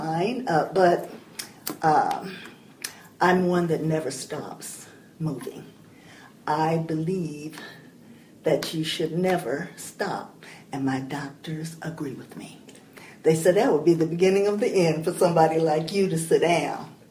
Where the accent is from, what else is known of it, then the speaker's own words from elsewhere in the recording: Chicago, Illinois, United States; I grew up in Morgan Park, a suburb of Chicago, Illinois. Our little street was four blocks long